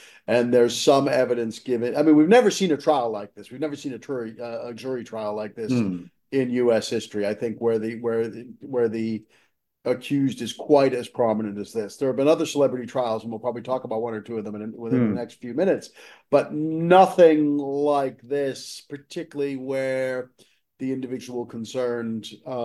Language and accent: English; Boston, Massachusetts, United States; accent: Boston; That was my Boston accent. That was a Bostonian impersonating a New Yorker.